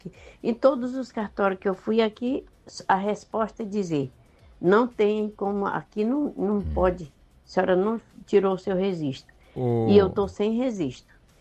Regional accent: Porto Velho, Rondônia, Brazil; Ai, eu sou de Porto Velho.

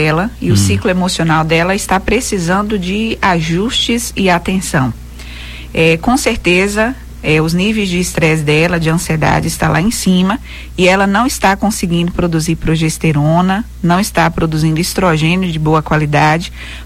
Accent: Pernambuco, Brazil; Sou da região de Pajeú, né? De Pajeú dos Ventos.

